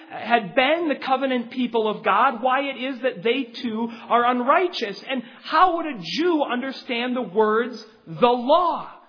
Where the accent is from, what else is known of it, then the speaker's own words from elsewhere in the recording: Minnesota, United States; Growing up in Minnesota, in rural farmland, whenever we told people we're going to the city, we meant we're going to Minneapolis, St. Paul.